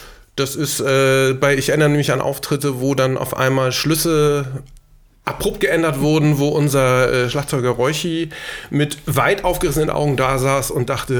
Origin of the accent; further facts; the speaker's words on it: Altenholz, Schleswig-Holstein, Germany; also born or lived in Dithmarschen / Kiel; Ich bin ein Schleswig-Holsteiner durch und durch, geboren in Dithmarschen, aufgewachsen aber hier in der Umgebung in Altenholz und in Kiel.